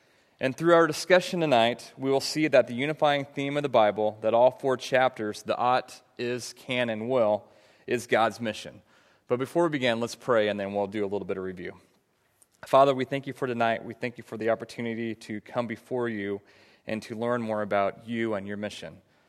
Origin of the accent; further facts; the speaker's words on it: Nebraska, United States; born and raised in Nebraska, went to the University of Nebraska, so I am a diehard Cornhusker fan.